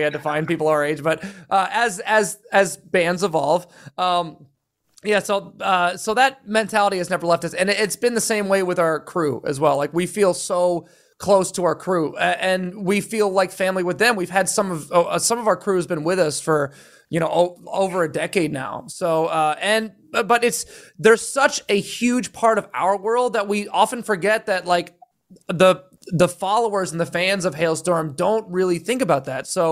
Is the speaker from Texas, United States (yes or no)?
no; Pennsylvania, United States; Yeah, they were like the local heroes growing up in Pennsylvania.